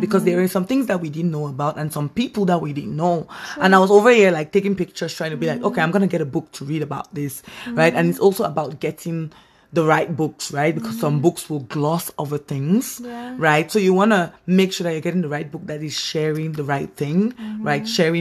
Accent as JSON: {"language": "English", "country": "Cameroon", "tie": "born or raised there", "also_born_or_lived": "United States", "said": "also I'm like born here in America, but I grew up in Cameroon. So I think growing up in Cameroon is very interesting because we thought about like history, like we get to learn about like Cameroon history"}